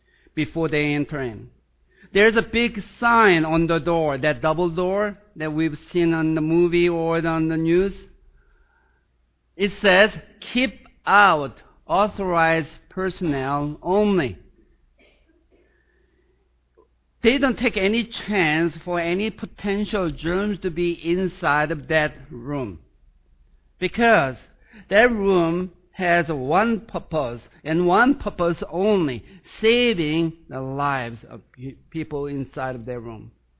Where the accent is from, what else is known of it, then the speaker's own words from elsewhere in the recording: Seoul, South Korea; As I was growing up in Seoul, South Korea, I used to go to the hospital a lot.